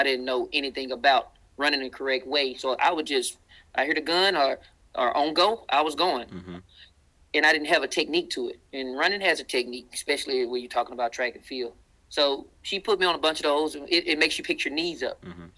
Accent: the South, United States; accent: Southern; and I'm a Southern guy. I mean, people who are listening right now, you can tell by my accent. I'm deep Southern here.

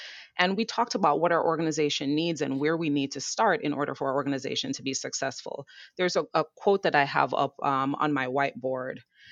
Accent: Jamaica; now in New York, United States; And I'm a New Yorker, born and raised in Jamaica, but I'm a New Yorker.

